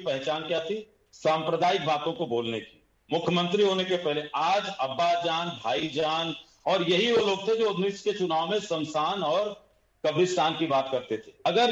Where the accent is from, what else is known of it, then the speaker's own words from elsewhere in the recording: Varanasi, Uttar Pradesh, India; मुझे आने में देर क्यों हुई? क्योंकि मैं वाराणसी से हूँ।